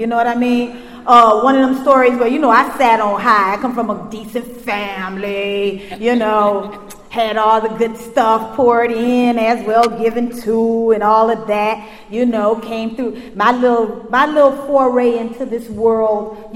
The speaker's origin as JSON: {"language": "English", "town": "Miami", "region": "Florida", "country": "United States", "said": "She already told you I'm from Miami, Florida."}